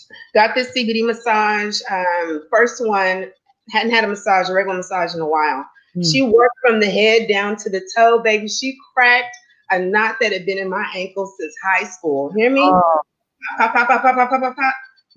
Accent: Wichita Falls, Texas, United States; it actually took me back to my hometown in Wichita Falls, you know, growing up in the 70s, 80s, and 90s

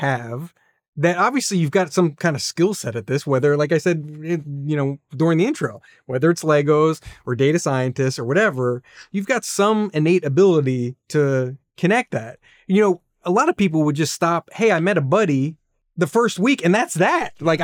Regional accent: New Jersey, United States; I'm from New Jersey, so I know these guys.

